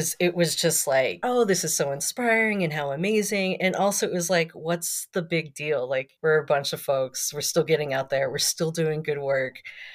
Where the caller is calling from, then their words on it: Bishop, California, United States; So actually currently I'm in Bishop, California, also known as Paiahunaru, which is translates into the land of flowing water.